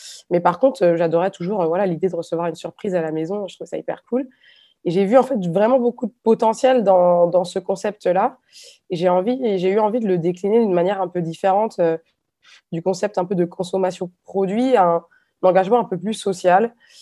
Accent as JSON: {"language": "French", "town": "Nantes", "region": "Pays de la Loire", "country": "France", "said": "Je suis nantaise d'origine."}